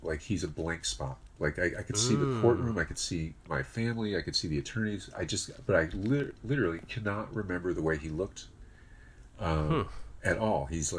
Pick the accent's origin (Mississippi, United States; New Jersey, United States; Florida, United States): Florida, United States; Miami; now in Los Angeles, United States; You know, I grew up in Miami, and I've been out here though ever since college.